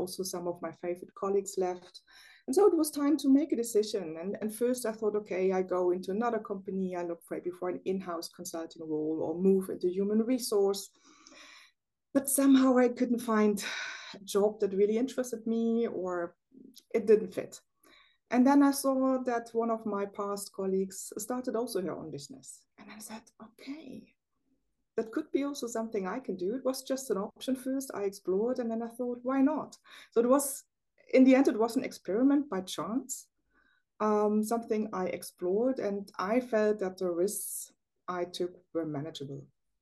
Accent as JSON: {"language": "English", "region": "East Germany", "country": "Germany", "second_language": "English", "moved": "as an adult", "lives_now": "Netherlands", "said": "I'm originally from East Germany and moved in 2010 to the Netherlands."}